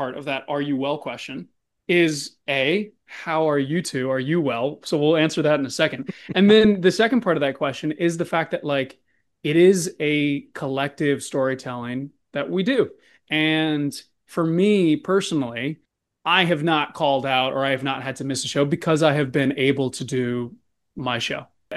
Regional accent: Virginia, United States; also born or lived in Colorado, United States; You know, I grew up in Virginia. I went to school down in Georgia, there in Arizona.

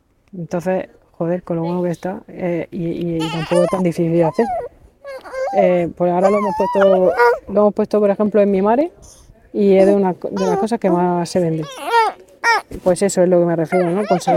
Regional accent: Hondarribia, Basque Country, Spain; now in Cartagena, Spain; aunque yo soy de Fuenterrabía, pero soy cartagenera de corazón.

